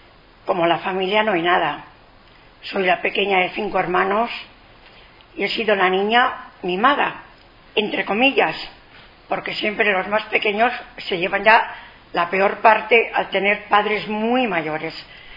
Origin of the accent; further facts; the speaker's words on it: Guijuelo, Castile and León, Spain; mi pasión ha sido Guijuelo. Entonces vincularme a todo lo que me he vinculado está relacionado con mi pueblo, todo.